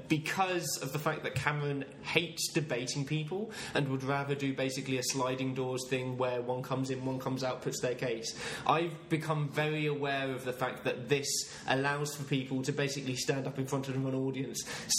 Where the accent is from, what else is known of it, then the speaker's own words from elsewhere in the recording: United Kingdom; Yeah, but we're British and we don't get a vote, unfortunately.